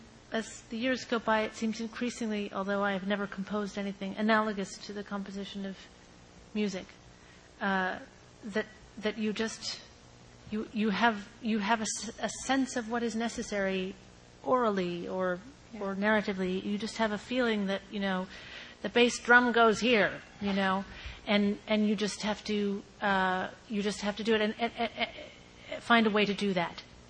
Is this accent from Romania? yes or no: no; Australia; also born or lived in Canada / United States; I grew up in Australia and Canada as well as the United States, and I'm not always very sure what the American word is for something